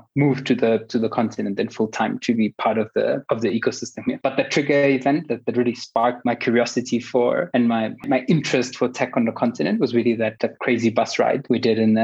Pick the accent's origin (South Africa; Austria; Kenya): Austria; English is a second language; So I grew up in Austria, but even there, my mother is Italian, my dad is Austrian. So kind of from early on, I started growing up in a very multicultural household where at home, it kind of felt like we were Italian.